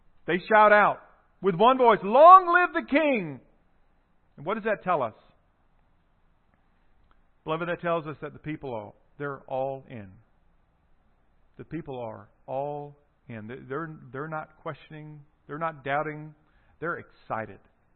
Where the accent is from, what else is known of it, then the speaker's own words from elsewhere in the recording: South Carolina, United States; South Carolina, you know, where I'm from